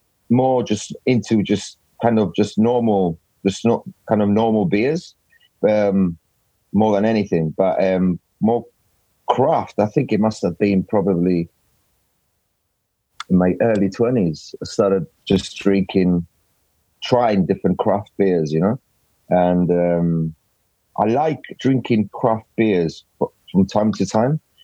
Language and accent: English; Gibraltar; moved away as an adult; I left, I think, when I was 20.